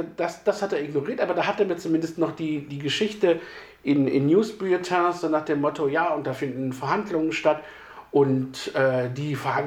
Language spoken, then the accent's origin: German; Solingen, North Rhine-Westphalia, Germany; erstelle mir einen Artikel über die deutsche Stadt Solingen, zufällig meine Heimatstadt